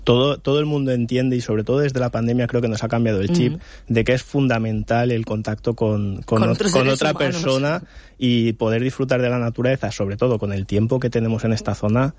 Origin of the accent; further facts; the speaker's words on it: Benidorm, Valencian Community, Spain; cuando vamos a visitar campamentos y les decimos que somos de Benidorm, dicen, pero ¿por qué venís aquí?